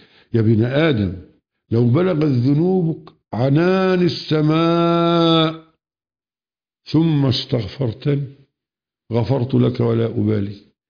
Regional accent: Egypt; دي عادات وتقاليد عندنا في مصر.

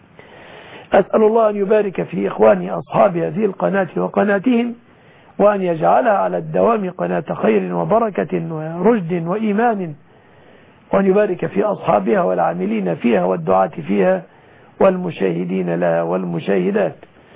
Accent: Egypt; أسأل الله أن يحفظ بلادنا مصر

